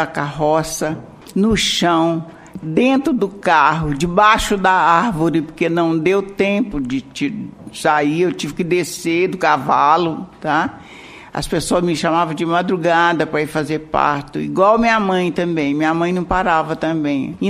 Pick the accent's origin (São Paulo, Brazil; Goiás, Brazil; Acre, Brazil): Goiás, Brazil; Santo Antônio do Descoberto; Tem mais de 40 anos que eu faço parto, sou do município de Santo Antônio Descoberto.